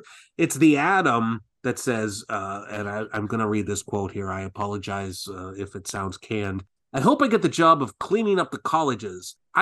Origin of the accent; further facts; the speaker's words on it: Ohio, United States; is someone born and raised in Ohio before escaping.